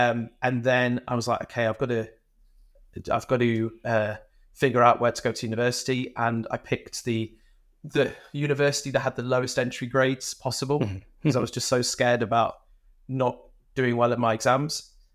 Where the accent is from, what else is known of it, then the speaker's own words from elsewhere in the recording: United Kingdom; now in Netherlands; I'm British, but I live in the Netherlands. I'm just a little bit outside of Amsterdam.